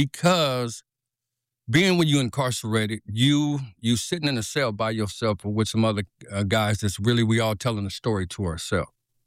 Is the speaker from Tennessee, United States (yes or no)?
no; California, United States; I had never been to this part of Northern California. I'm from the Bay Area.